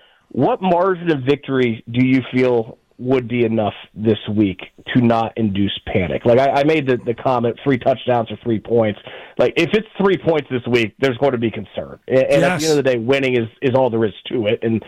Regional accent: Indiana, United States; moved away as an adult; Look, I grew up in Indiana, and I haven't been back living there since I was 23.

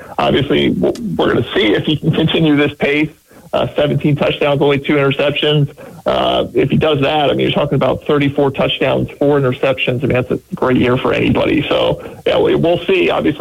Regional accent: New Jersey, United States; I mean, honestly, I'm from Jersey, so probably a little bit more of a Dunkin' guy.

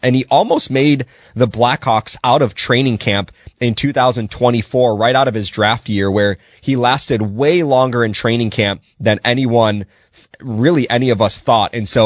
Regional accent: United States; but boy, as an American, you're happy for what he did

